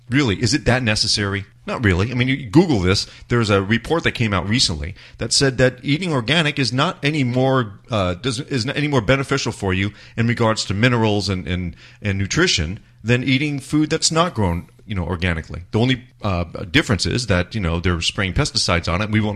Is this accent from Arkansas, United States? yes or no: yes; Arkansas, United States; Now, I grew up in Arkansas, and it was, you know, we raised pigeons, we raised chickens